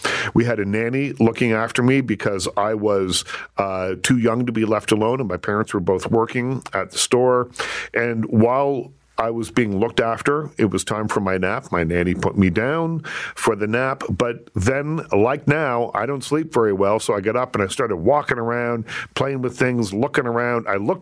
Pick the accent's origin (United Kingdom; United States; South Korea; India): United Kingdom; Liverpool, North West England; I grew up in Liverpool.